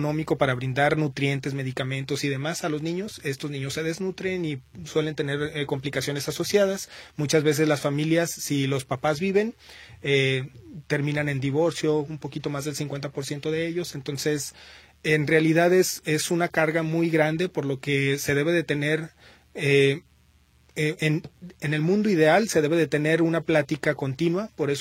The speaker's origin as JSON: {"language": "Spanish", "country": "Mexico", "said": "Es muy difícil que nuestra cultura como mexicanos pueda tomar decisiones de forma aguda"}